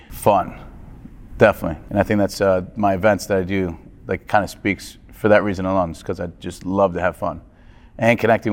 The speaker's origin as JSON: {"language": "English", "town": "Lakewood", "country": "United States", "tie": "born or raised there", "lives_now": "New York, United States", "said": "So I grew up in Lakewood, right? And then at the age of 19, I moved to New York and found myself working on Wall Street."}